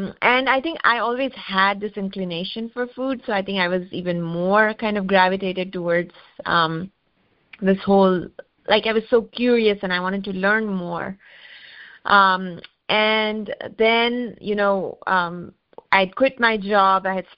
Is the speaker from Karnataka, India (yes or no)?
no; Mumbai, Maharashtra, India; moved away as an adult; I grew up in Mumbai, and at 24 decided that I was gonna come visit my sister who was living in New Jersey.